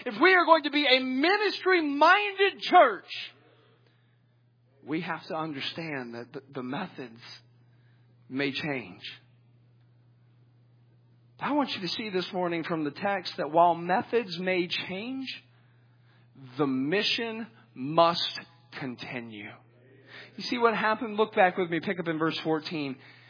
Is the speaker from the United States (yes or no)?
yes; the South, United States; I grew up in the South.